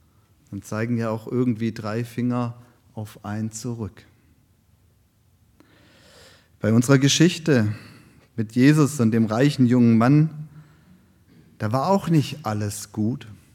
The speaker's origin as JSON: {"language": "German", "region": "Baden-Württemberg", "country": "Germany", "tie": "born or raised there", "said": "ich bin ja gebürtiger Schwabe."}